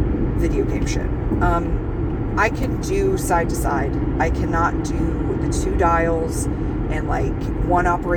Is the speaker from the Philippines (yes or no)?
no; United States; I'm American trash. I say aunt.